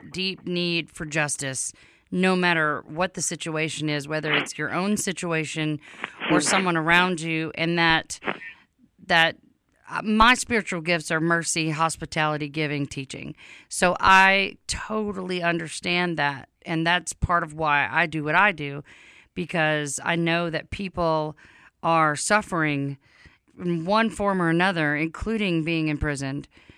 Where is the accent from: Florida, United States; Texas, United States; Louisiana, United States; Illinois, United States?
Louisiana, United States; But I'm from Louisiana.